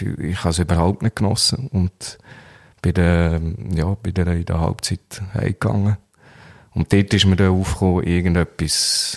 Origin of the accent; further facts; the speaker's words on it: Menznau, Lucerne, Switzerland; von Menzenau, wo ich aufgewachsen bin